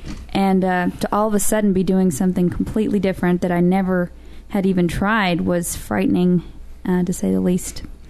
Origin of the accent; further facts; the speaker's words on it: Texas, United States; I'm from Texas, so I went back home to Austin